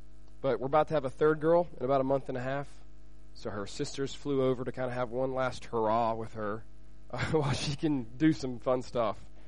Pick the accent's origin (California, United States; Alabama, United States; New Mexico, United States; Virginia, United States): Alabama, United States; We're from the States, the United States, from Alabama. So I'm from the South, so if you hear me say y'all, because I'm a Southerner, so I say y'all.